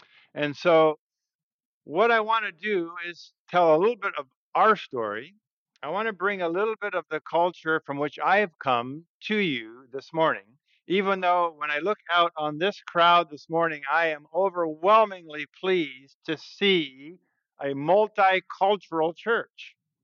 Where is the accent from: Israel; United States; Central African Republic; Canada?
Central African Republic; So where I grew up in the Central African Republic, how many people know where the Central African Republic is?